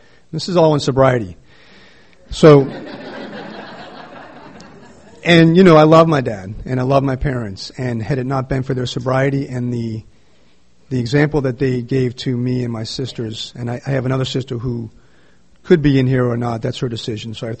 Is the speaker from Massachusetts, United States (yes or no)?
yes; Boston, Massachusetts, United States; so I grew up in the East Coast, Boston, and my parents are alcoholics.